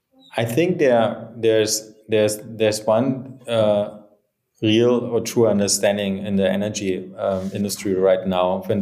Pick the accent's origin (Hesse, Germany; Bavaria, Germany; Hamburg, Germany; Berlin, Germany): Berlin, Germany; So I'm from Berlin, so I love Berlin.